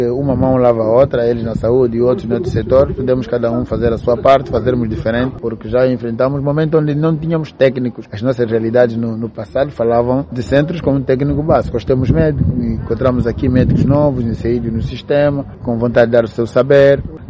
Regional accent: Angola; Estamos aqui todos enquanto angolanos.

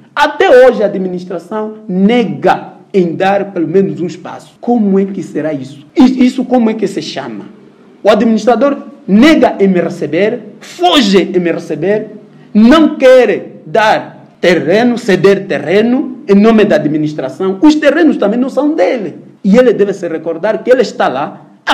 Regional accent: Angola; Nós não somos angolanos.

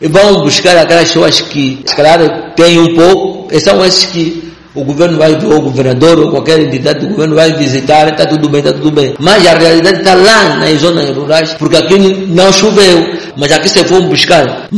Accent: Angola; eu como angolano me sinto preocupado.

